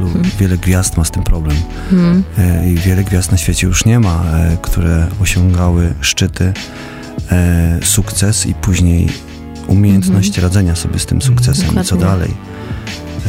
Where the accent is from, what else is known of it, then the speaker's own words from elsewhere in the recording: Kuyavian-Pomeranian Voivodeship, Poland; Ja pochodzę może jeszcze z mniejszej miejscowości niż Edyta z Laskowic Pomorskich, z Borów Tucholskich. I tam nie było żadnej szkoły muzycznej.